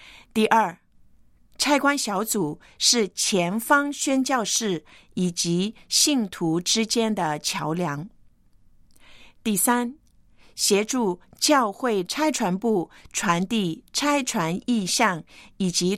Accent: Hong Kong; 由于生活的环境，我从小就认识不少在香港土生土长的南亚裔的居民，但是正如很多香港人一样，我对这个群体的感觉始终觉得他们是外族人

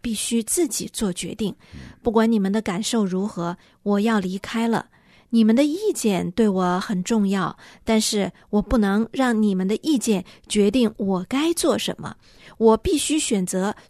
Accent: China; 嗯，这也难怪当我们中国人看到西方人18岁就离家的时候大惊小怪，

